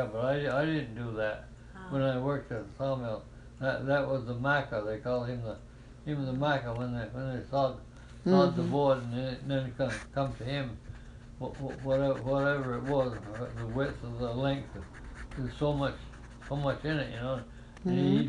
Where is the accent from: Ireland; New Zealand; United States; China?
United States; when we lived over here, this next house, of course I was born in Greenfield Hospital, but this is where we lived over here, you know. Dirt roads, you know, no electricity and nothing